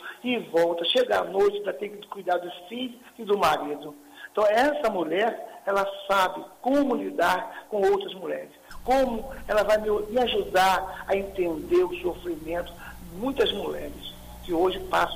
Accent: Brazil; eu não sou contra a bandeira verde e amarela, até porque eu sou brasileiro.

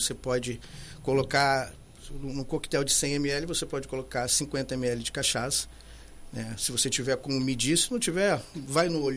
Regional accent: Rio de Janeiro, Brazil; Eu sou do Rio, então calor e tudo mais, eu gosto de gelo

